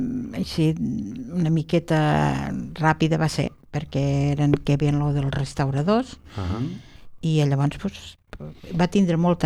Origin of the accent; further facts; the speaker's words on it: Tarragona, Catalonia, Spain; em vaig criar més de menuda, estava a Tarragona amb els abuelos, de part de mare